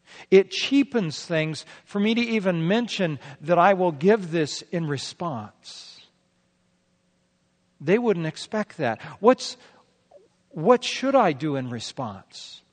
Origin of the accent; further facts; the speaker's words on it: United States; And by the way, as an American, I couldn't recognize most of it.